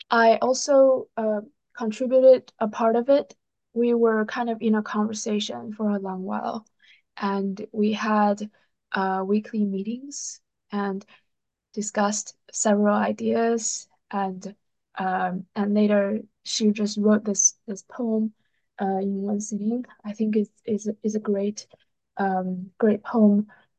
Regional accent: China; And I grew up in China, and my grandma is a Manchu, which is a minority ethnic group.

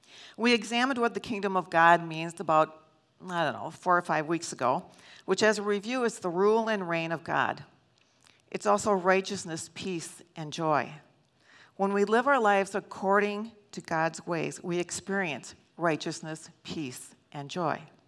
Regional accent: North St. Paul, Minnesota, United States; Yeah, I'm from North St. Paul. Jeff is from the Boston area. We met in Florida.

